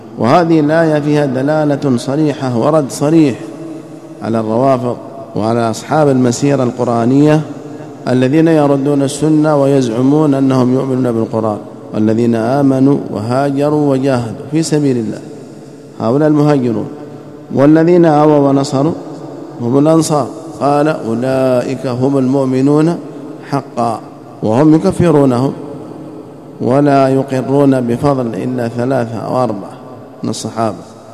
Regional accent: Yemen; ويسمون بالحوثيين عندنا في اليمن،

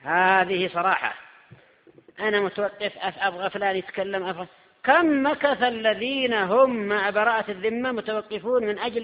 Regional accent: Yemen

